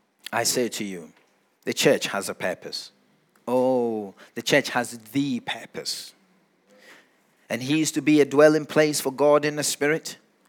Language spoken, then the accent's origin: English; Ghana; I have seen some really dark people growing up in Ghana, I'm telling you.